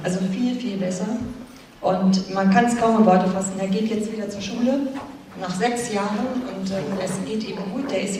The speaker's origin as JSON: {"language": "German", "town": "Tegernsee", "region": "Bavaria", "country": "Germany", "said": "Tegernsee."}